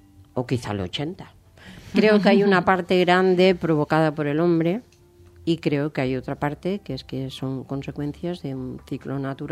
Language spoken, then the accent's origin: Spanish; Castilla-La Mancha, Spain; Yo soy de un pueblecito de La Mancha y en mi pueblo sembraban un año un pedazo de tierra y al año siguiente lo dejaban descansar.